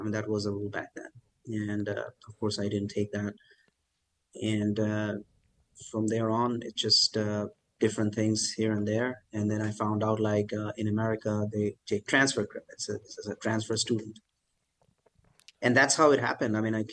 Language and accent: English; Kolkata, West Bengal, India; So I grew up in an eastern city. So India has four metro cities. And I grew up in Calcutta.